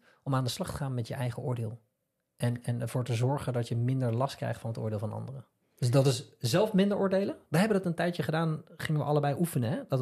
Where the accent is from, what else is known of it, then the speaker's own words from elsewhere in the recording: Netherlands; Dat vinden we leuk als Hollanders.